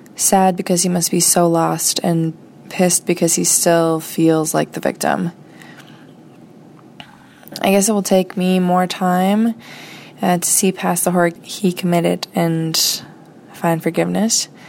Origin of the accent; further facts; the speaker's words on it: United States; from the United States.